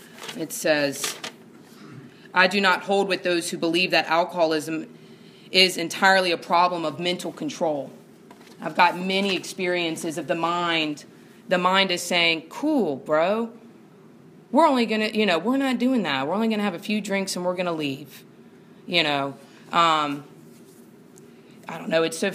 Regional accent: North Carolina, United States; And I'm from North Carolina, right?

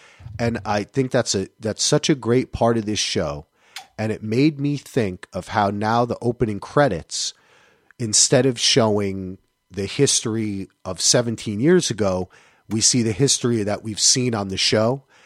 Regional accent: New Jersey, United States; I'm sorry, dude. I'm from New Jersey. I apologize.

